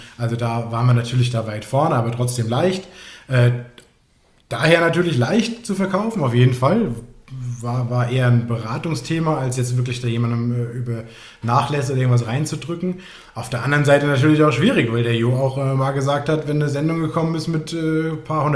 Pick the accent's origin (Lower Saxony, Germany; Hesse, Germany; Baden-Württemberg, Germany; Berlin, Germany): Hesse, Germany; Frankfurt; ländlich aufgewachsen in Frankfurt.